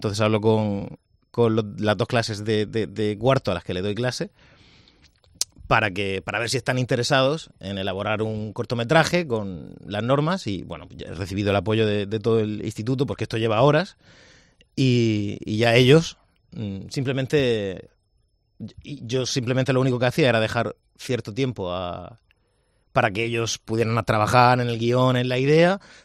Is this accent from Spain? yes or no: yes; Cartagena, Region of Murcia, Spain; Sí, sí. Soy cartagenero, pero sí, muy murciano.